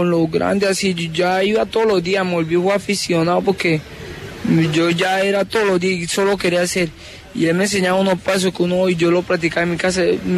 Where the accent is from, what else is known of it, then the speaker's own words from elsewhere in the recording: La Tola, Nariño, Colombia; born there; Yo nací en La Tola, Nariño.